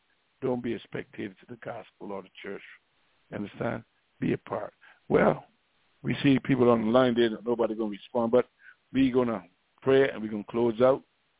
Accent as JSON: {"language": "English", "country": "Barbados", "tie": "born or raised there", "said": "I remember when I got baptized, because I got sprinkled back in Barbados, my home country."}